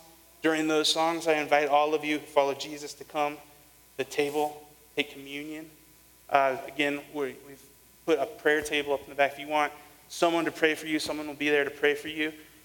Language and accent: English; Illinois, United States; I grew up in Illinois.